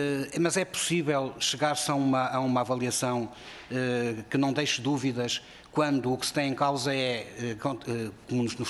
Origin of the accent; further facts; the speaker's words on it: Norte, Portugal; que somos transmontano-dorienses.